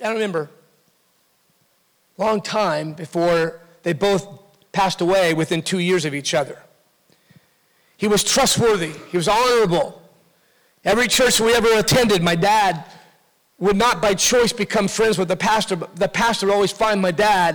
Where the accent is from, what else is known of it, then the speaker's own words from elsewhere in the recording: Costa Mesa, California, United States; growing up in Orange County, Costa Mesa, a little church called Harbor Assembly of God.